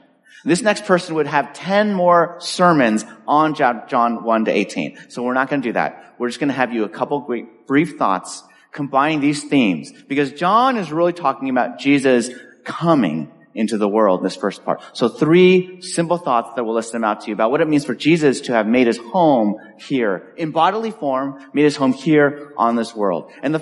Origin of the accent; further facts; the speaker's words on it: Los Angeles, California, United States; now in Boston, United States; this couple did not know Karen and I came from California, Los Angeles.